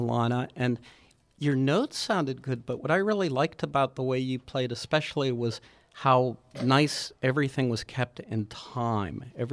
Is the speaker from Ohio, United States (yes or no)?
no; Churchill, Pennsylvania, United States; She's from Forest Hills, which is near where I grew up. I grew up in Churchill, right next to Forest Hills